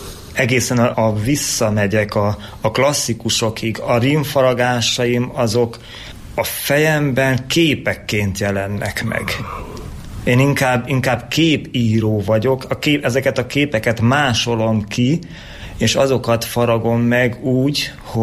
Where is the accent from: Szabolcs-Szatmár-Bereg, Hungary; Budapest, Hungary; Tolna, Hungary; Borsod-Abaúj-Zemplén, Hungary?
Borsod-Abaúj-Zemplén, Hungary; Mezőkövesd; Szeretek itt lakni, igen. A Bükkalja az nekem mindig olyan vonzó volt, és élhetőnek tartom ezt a kisvárost. Itt cseperedtem fel, itt jártam iskolába, minden ideköt, még a szüleim is élnek, és ők is itt laknak Kövesden.